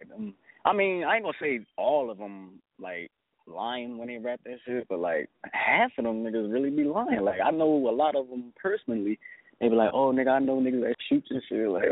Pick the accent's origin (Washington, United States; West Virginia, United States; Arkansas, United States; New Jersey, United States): New Jersey, United States; Ever since I told everybody I was from Jersey, I've been getting mad love.